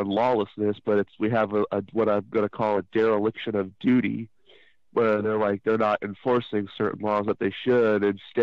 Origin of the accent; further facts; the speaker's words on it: United States; I am an American refugee because my country has been taken over by a lawless, tyrannical, de facto corporation posing as government in my free country, because that is what we have in America right now.